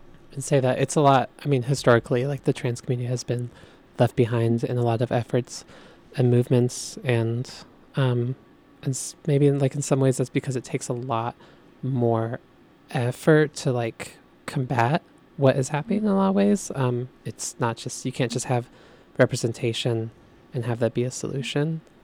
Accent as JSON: {"language": "English", "region": "Washington", "country": "United States", "lives_now": "Spokane, United States", "said": "I'm from the Tri-Cities, but I've lived in Spokane off and on for a while now."}